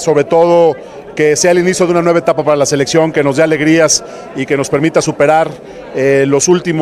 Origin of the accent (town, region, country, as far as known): Mexico